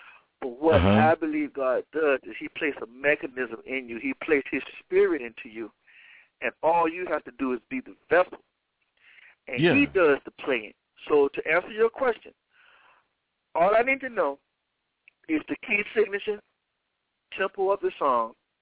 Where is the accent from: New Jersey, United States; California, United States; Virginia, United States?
Virginia, United States; I'm from the East Coast. I'm from a state called Virginia.